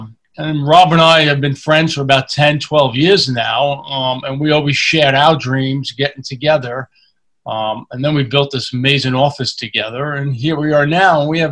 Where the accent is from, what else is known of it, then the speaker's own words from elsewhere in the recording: Staten Island, New York, United States; I grew up in Staten Island in the suburbs.